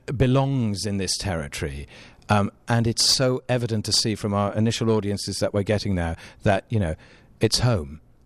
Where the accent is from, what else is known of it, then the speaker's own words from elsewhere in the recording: Wales, United Kingdom; I'm Welsh, so, you know, we've always liked to sing song from South Wales.